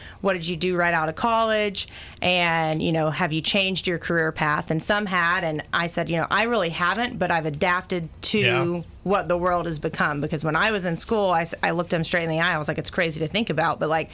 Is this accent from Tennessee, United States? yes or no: yes; Tennessee, United States; also born or lived in Georgia; I had been born and raised in Tennessee, grew up there most of my life, but then also have lived in Georgia for a number of years. Actually went to high school down in Camden County, Georgia.